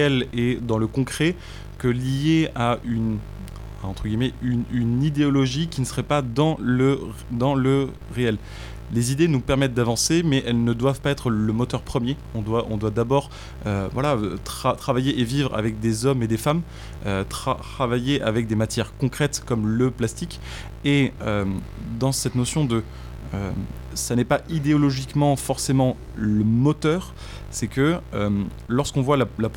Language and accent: French; Marseille, Provence-Alpes-Côte d'Azur, France; je suis marseillais, je suis de la cinquième génération d'une famille italienne immigrée